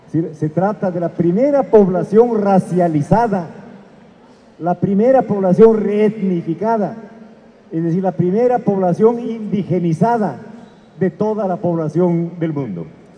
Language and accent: Spanish; Peru; Soy peruano en efecto, vivo en el Perú y enseño en algunos otros lugares del mundo de vez en cuando.